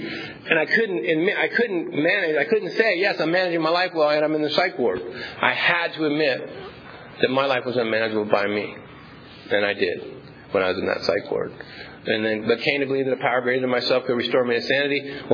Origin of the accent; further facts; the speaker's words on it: San Diego, California, United States; I was a diehard San Diego Charger fan. I grew up in San Diego. Chargers were in my blood.